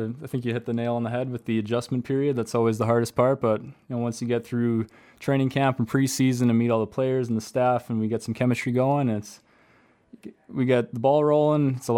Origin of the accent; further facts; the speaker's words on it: Yorkton, Saskatchewan, Canada; Mount Royal University.